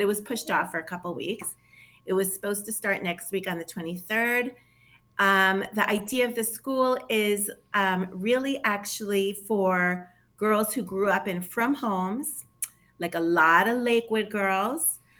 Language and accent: English; Israel; I grew up in Israel. My family made Aliyah when I was 7 and a half. Wow. So I'm really Israeli.